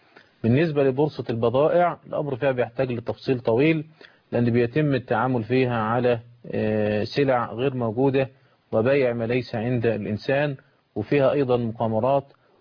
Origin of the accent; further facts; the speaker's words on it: Egypt; طب ازاي تنشأ البورصة عندنا في مصر في هذه الأوضاع؟